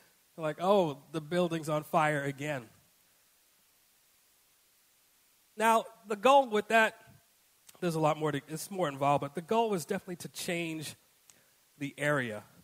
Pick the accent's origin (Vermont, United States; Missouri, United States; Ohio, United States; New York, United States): New York, United States; Bronx; born there; I'll start off just by saying I was born in the Bronx. Yeah, and I was born in the Bronx, in the South Bronx to be specific.